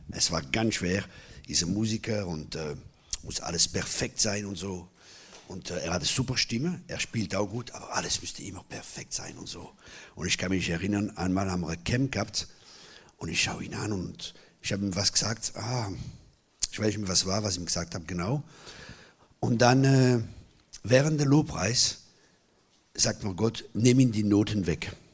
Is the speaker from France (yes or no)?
yes; Grand Est, France; Ich komme aus dem Elsass, wo die schönsten Männer kommen, aus dem Elsass.